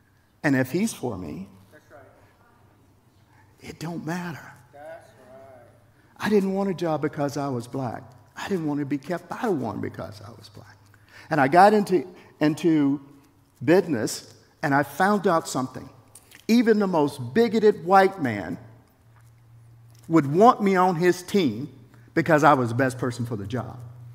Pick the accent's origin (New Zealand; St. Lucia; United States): United States; Southern United States; I experienced that in the South. I grew up in the South.